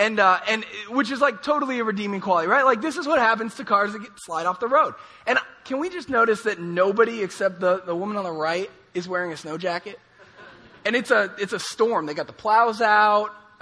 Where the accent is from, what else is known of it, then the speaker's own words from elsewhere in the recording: San Mateo, California, United States; moved away as an adult; also born or lived in Madison / Chicago; And so I actually grew up in San Mateo, so I'm from the Bay Area, but then I went to college at UC Davis, so go Aggs, and then I moved to the Midwest.